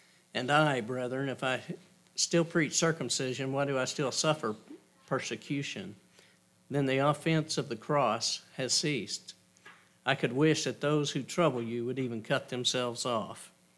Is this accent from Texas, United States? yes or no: yes; Dalhart, Texas, United States; Pretty flat out here and where I grew up around Delhart